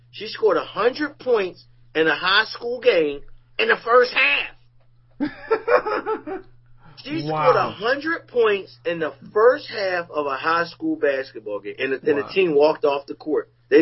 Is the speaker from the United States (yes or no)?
yes; Philadelphia, Pennsylvania, United States; So I'm brown, but I'm speaking English from Philly, you know.